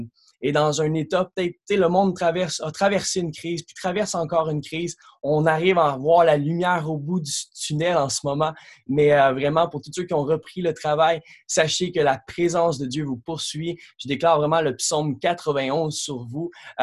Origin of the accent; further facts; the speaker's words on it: Quebec, Canada; accent: Quebec; j'ai un accent québécois. Je me suis marié avec une Française, mais c'est la Française qui a pris l'accent québécois. Parce qu'on habite au Canada. En fait, on a habité en France pendant quelques temps, mais ça fait maintenant 3 ans